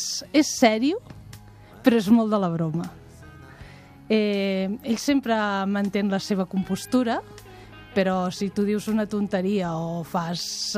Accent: Cànoves, Catalonia, Spain; jo sóc de Cànoves.

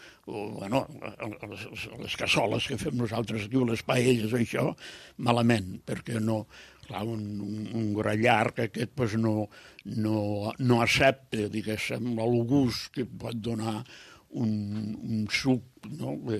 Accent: Lleida, Catalonia, Spain; jo, com que ja soc de Lleida, allà no és terra d'arròs, no era terra d'arròs

